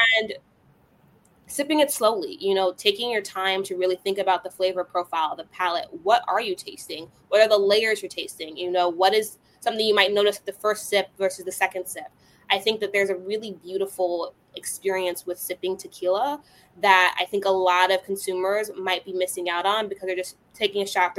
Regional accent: Chicago, Illinois, United States; I mean, growing up in Chicago, it's a very heavily Mexican city and population.

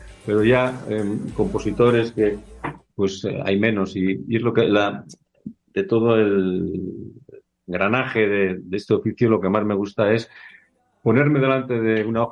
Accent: Cantabria, Spain; yo vengo del norte de España, sí. Un lugar que se llama Cantabria, un lugar maravilloso, donde tenemos un paisaje increíble, playas maravillosas, picos nevados

